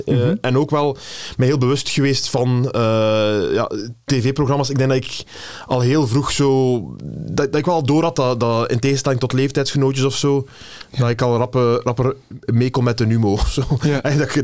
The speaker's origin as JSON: {"language": "Dutch", "town": "De Pinte", "region": "Flanders", "country": "Belgium", "tie": "born or raised there", "said": "Ik ben in de Pinte opgegroeid, maar ik heb van de peuterschool tot op kot altijd in Gent geweest."}